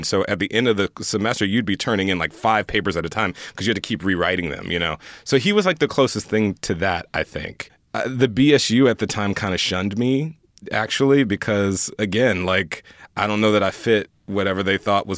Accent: Houston, Texas, United States; moved away as an adult; I grew up in Houston, Texas. I knew I wanted to get the hell out of Houston, Texas. No shade to Houston. I love Houston. It's hot, though, and there's no film industry there. So I knew I wanted to get to California.

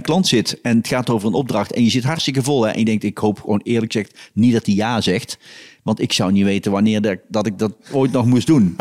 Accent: Oisterwijk, North Brabant, Netherlands; ik kom dus uit Oosterwijk en ik ben echt zo'n schaap wat zich laat slachten.

